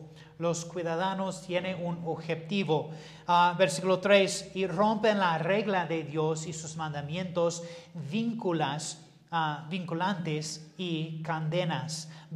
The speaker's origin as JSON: {"language": "Spanish", "country": "United States", "second_language": "Spanish", "said": "En mi país de Estados Unidos tenemos una historia muy bien, pero no todo es bueno"}